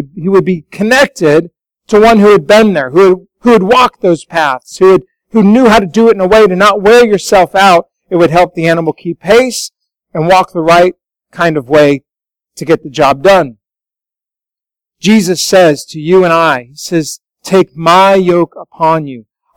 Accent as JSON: {"language": "English", "town": "Denver", "region": "Colorado", "country": "United States", "tie": "born or raised there", "said": "I grew up in Denver."}